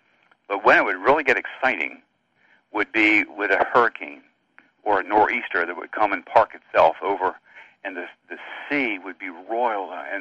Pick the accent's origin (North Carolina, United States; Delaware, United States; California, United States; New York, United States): Delaware, United States; Rehoboth Beach; I grew up at in Rehoboth Beach, Delaware, and that's a summer resort, and right now it's a teeming with people, I imagine.